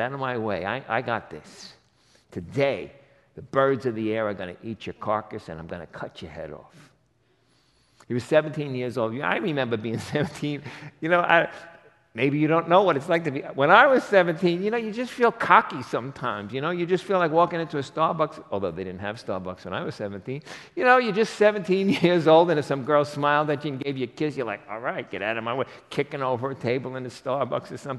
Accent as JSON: {"language": "English", "town": "Queens", "region": "New York", "country": "United States", "said": "I'm from Queens originally"}